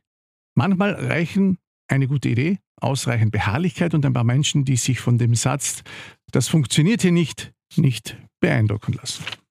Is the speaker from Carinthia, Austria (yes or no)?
yes; Carinthia, Austria; born there; Ja, und dann wäre da noch Kärnten, mein Geburtsland.